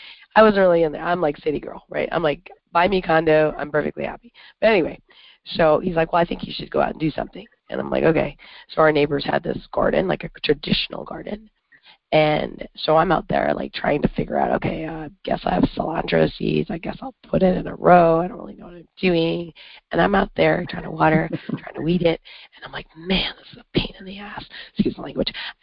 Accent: Canada; now in United States; I'm from Canada and all of Canada is north of here.

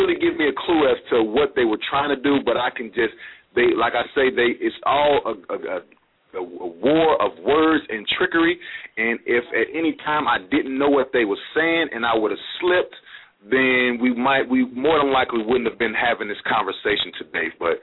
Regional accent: United States; As an American national, I am completely in accord with the organic original Constitution of the United States.

